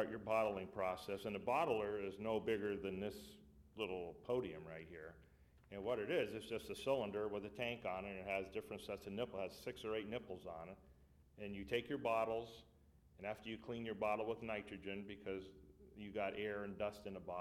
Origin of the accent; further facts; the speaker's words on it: Erie, Pennsylvania, United States; Erie, Pennsylvania.